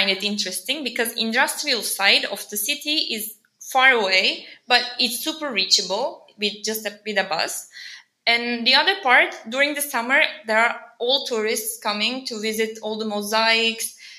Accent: Ankara, Turkey; English is a second language; now in Ravenna, Italy; It's not comparable, honestly, because I come from Ankara, which is a very big city.

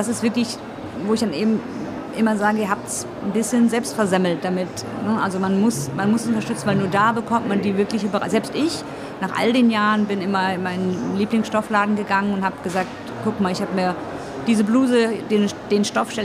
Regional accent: Düsseldorf, North Rhine-Westphalia, Germany; Ich komme jetzt aus Düsseldorf

